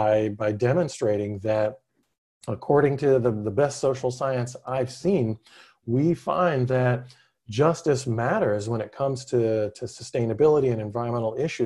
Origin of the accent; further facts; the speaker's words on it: Nashville, Tennessee, United States; I just mentioned growing up in Nashville, Tennessee, and being able to swim in Percy Priest Lake, which was made possible by a dam.